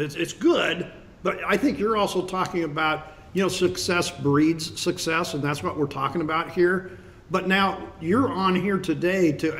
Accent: St. Louis, Missouri, United States; I came from St. Louis, the Midwest. You're from the Midwest, the heart of it. And I'm now here on the East Coast

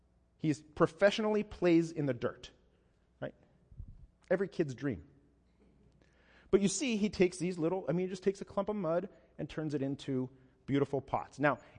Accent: Youngstown, Ohio, United States; 20 miles north of where I grew up in Youngstown, Ohio

